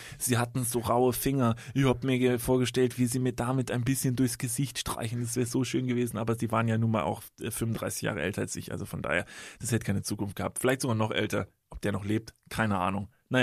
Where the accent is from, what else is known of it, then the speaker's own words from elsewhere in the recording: Kevelaer, North Rhine-Westphalia, Germany; in Kevela, in meinem Heimatort